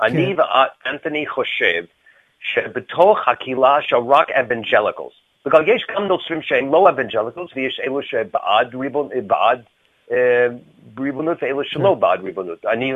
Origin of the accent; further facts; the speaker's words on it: United States; Hebrew is a second language; now in Israel; בארץ, אני אמריקאי, רובם אמריקאים כאן בארץ